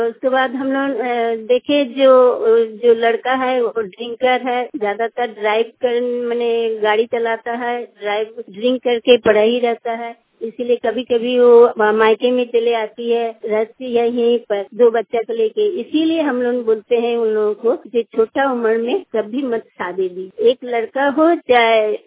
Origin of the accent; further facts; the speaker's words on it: Digha, Jharkhand, India; मेरा गांव का नाम दीघा है, ब्लॉक है घाटशिला।